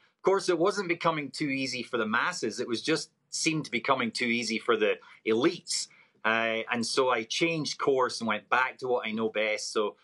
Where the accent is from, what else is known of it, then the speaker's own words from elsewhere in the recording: Scotland, United Kingdom; Being a Scotsman, born and raised